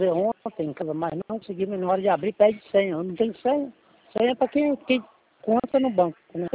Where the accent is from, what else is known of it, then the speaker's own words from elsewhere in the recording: Conceição de Macabu, Rio de Janeiro, Brazil; also born or lived in Macaé; Eu sou de Conceição de Macabu, aqui perto, vizinho. Eu morei em Macaé há mais de 30 anos, mas hoje eu moro em Macabu.